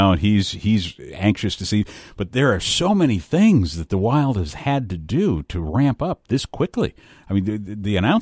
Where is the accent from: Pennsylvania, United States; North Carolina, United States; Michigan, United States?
Michigan, United States; Detroit; I grew up in Detroit, you know. Red Wing City, man.